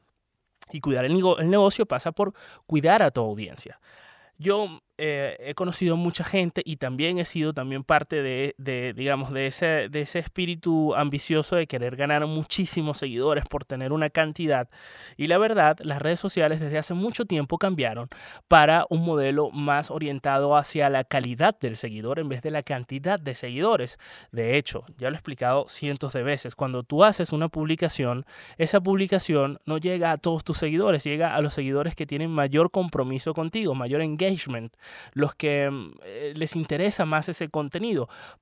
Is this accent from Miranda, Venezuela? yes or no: no; Puerto La Cruz, Anzoátegui, Venezuela; vivió en mi ciudad natal durante muchísimo tiempo, en Puerto La Cruz, en Venezuela.